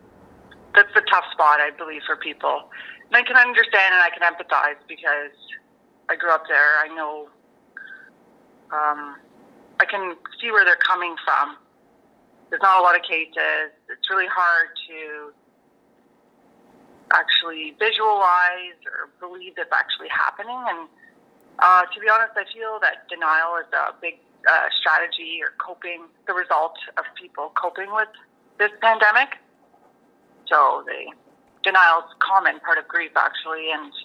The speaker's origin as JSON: {"language": "English", "town": "Mattawa", "region": "Ontario", "country": "Canada", "tie": "born or raised there", "said": "the community I grew up in Mattawa, and also in North Bay where I worked and went to school"}